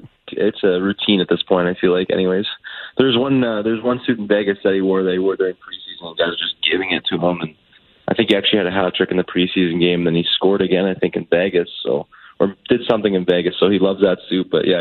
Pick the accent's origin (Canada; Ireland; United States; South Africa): Canada; I'm Canadian, so.